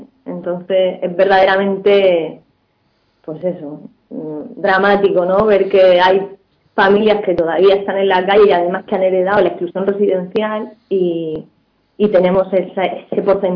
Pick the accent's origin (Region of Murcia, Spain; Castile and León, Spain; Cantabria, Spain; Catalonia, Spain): Region of Murcia, Spain; Cartagena; born there; Bueno, yo nací en Cartagena, entonces, bueno, en Murcia he vivido tiempo, luego estuve viajando, he estado moviéndome y viviendo en diferentes lugares, y en Murcia llevaré unos 4 o 5 años.